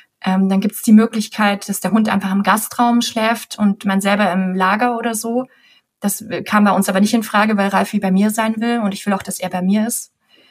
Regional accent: Thuringia, Germany; moved away as an adult; now in Munich, Germany; Ich bin in Thüringen aufgewachsen. Ich bin Thüringerin.

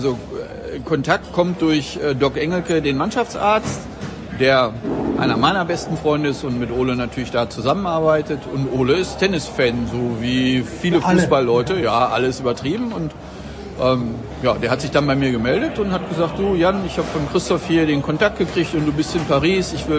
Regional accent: Celle, Lower Saxony, Germany; born there; now in Bad Oeynhausen, Germany; Gebürtig in Celle in Niedersachsen, also relativ nahe dran, und wohnhaft in Bad Oeynhausen, was schon Nordrhein-Westfalen ist, direkt an der Grenze, aber auch nur eine Stunde von der Bremer Stadtgrenze entfernt

